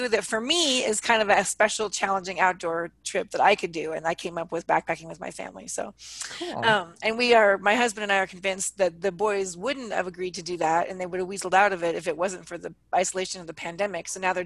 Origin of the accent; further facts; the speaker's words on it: Anchorage, Alaska, United States; our listeners probably know I'm originally from Anchorage, Alaska. So I usually take one or two trips a year, and I'm getting the Alaska itch